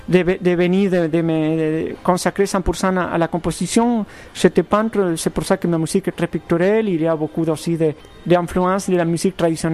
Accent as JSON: {"language": "French", "region": "Buenos Aires", "country": "Argentina", "tie": "born or raised there", "also_born_or_lived": "Lisbon", "second_language": "French", "moved": "yes", "lives_now": "France", "said": "je suis né à Lisbonne. Mais j'ai rien de portugais, ma famille habite au Buenos Aires et j'ai grandi à Buenos Aires. Et je suis en France depuis l'année 97."}